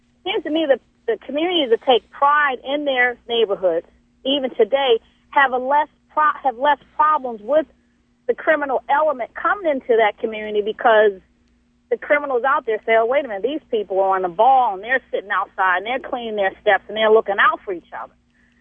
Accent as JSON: {"language": "English", "town": "Baltimore", "region": "Maryland", "country": "United States", "tie": "born or raised there", "said": "When I was growing up in East Baltimore, one of the things that I think Mayor Schaefer started at the time"}